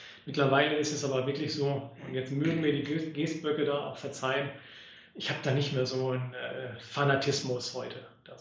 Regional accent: Rahden, North Rhine-Westphalia, Germany; born there; Ich komme aus gebürtig, also aus dem Kreis Minden-Lübbecke, aus Raden.

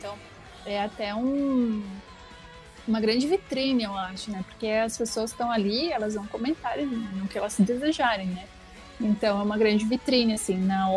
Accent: Santa Catarina, Brazil; somos aqui de Santa Catarina e dois membros são de outro estado.

